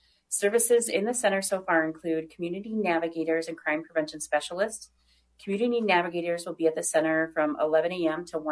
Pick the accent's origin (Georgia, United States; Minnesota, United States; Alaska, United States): Minnesota, United States; Minneapolis; Yeah, I grew up in South Minneapolis, so I remember biking down the streets and having those huge tree canopies.